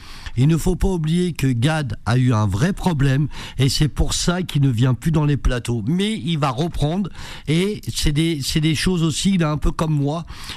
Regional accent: Tunis, Tunis Governorate, Tunisia; born there; Alors je t'explique, je suis né à Tunis.

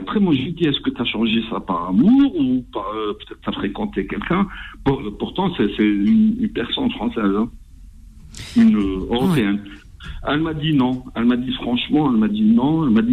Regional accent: Algeria; Malheureusement, je ne les ai pas en tant qu'Algérien.

